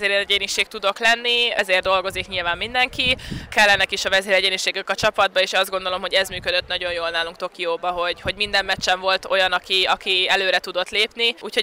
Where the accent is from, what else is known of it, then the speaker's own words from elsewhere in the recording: Üllő, Pest, Hungary; amikor hazamentem Üllőre, ahonnan származom